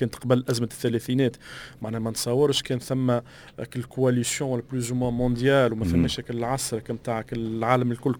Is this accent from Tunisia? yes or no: yes; Tunisia; حتى في نظره المياه اللي عندنا في تونس